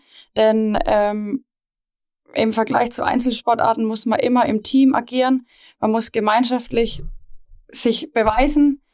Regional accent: Weichtungen, Bavaria, Germany; Ich bin in Weichtungen groß geworden. Mein Opa hat die DJK Weichtungen gegründet. Von daher, mein Herz schlägt für Weichtungen. Mein Papa, Abteilungsleiter Fußball früher, mein Bruder jetzt. Wir sind in Weichtungen verwurzelt.

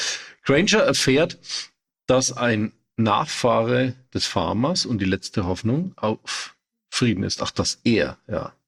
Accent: Hof, Bavaria, Germany; ich habe bei mir in meiner Heimatstadt gibt es ja die Internationalen Hofer Filmtage

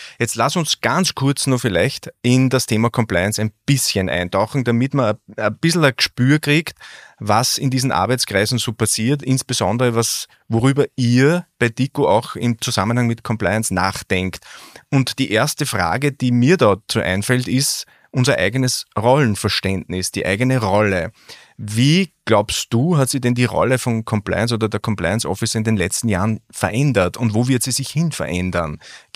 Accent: Austria; bei uns in Österreich

